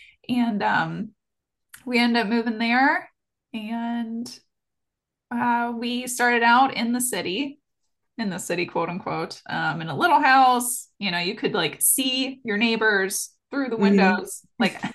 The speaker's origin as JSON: {"language": "English", "town": "Columbus", "region": "Ohio", "country": "United States", "said": "So I'm originally from Columbus, actually. So I'm originally from like the big city."}